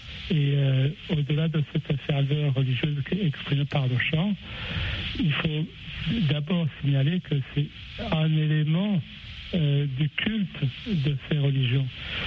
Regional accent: Burundi; born there; je suis athée, mais il faut aussi préciser que je suis né au Burundi

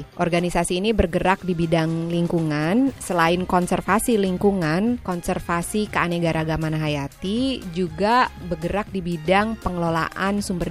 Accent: West Sumatra, Indonesia; now in United States; Karena aku orang Minang ya, jadi selalu ada di rumah itu ketupat sayur.

